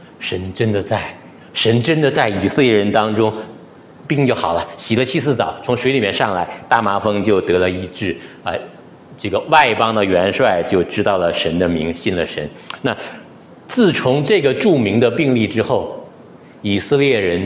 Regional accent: Northeast China, China; 这个有点上我们老家了吗？我们东北洗浴很多的啊

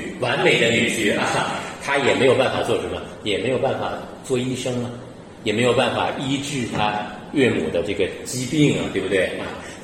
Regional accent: China; 其实不是，我们中国人听到这些，我们会有一个很不好的联想

